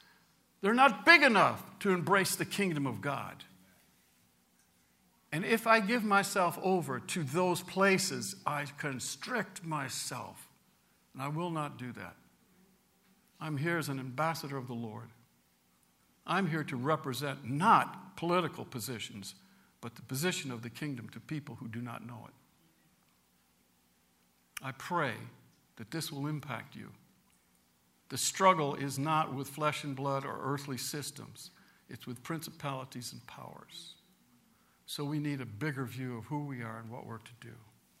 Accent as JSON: {"language": "English", "country": "United States", "said": "Why? Because I'm an American. Not just an American."}